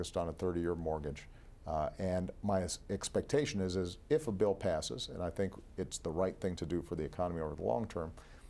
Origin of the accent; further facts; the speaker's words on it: Chicago, Illinois, United States; in my hometown of Chicago, for example, we could be renovating, rehabbing, and putting on the rental market thousands of units